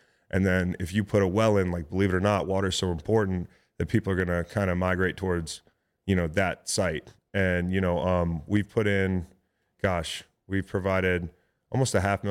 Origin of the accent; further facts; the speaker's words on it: Philadelphia, Pennsylvania, United States; We do a lot of essential needs work, like in my hometown, in Philly, in St. Louis, where I played as well, Boston.